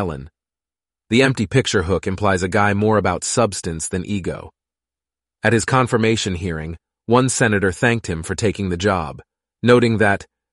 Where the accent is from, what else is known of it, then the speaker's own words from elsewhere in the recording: Australia; Growing up in Australia, I don't remember people complaining much about their taxes.